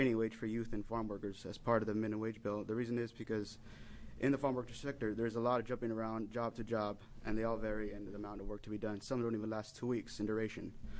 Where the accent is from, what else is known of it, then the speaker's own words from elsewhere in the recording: Salem, Oregon, United States; everybody. And I'm 26, and I'm from Salem, and I've been living here all my life.